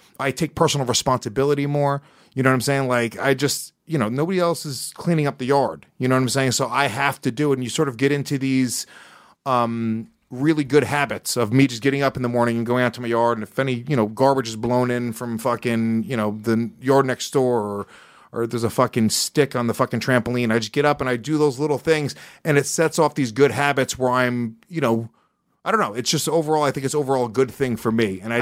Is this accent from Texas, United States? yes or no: no; New York, United States; I grew up in Rockland County, New York. Uh-huh. I grew up in the burbs, but I spent so much time here.